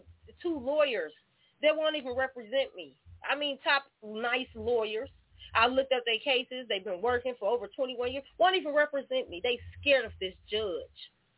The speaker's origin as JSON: {"language": "English", "region": "Indiana", "country": "United States", "lives_now": "Michigan, United States", "said": "like I said, I'm from Indiana. But I've been in Michigan for a minute now, 7 years"}